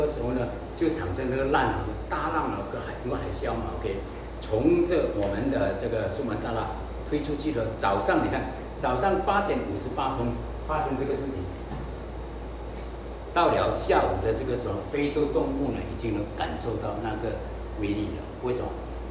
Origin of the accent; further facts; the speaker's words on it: Kuala Lumpur, Federal Territory of Kuala Lumpur, Malaysia; 我来自差不多 KL 的这个地方，吉隆坡的这个地方